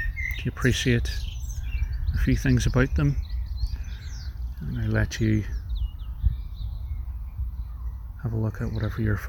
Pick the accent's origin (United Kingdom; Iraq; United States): United Kingdom; Derry, Northern Ireland; And the oak is the symbol of my hometown, which is Derry.